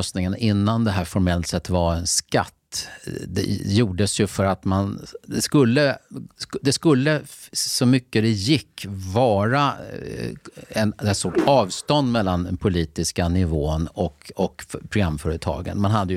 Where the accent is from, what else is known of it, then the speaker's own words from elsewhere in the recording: Lidingö, Stockholm County, Sweden; jag kommer ju från Lidingö som ni vet